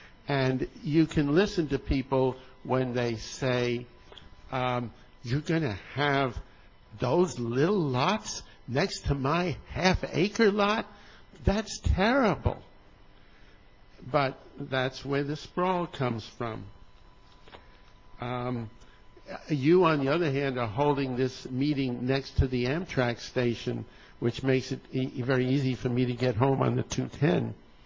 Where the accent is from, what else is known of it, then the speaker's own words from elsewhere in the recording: Bakersfield, California, United States; I'm from Bakersfield.